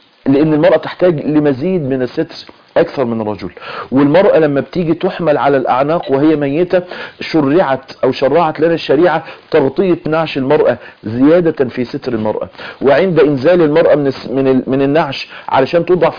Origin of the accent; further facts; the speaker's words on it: Mansoura, Dakahlia, Egypt; يمكن حادثه كانت حصلت عندنا في المنصوره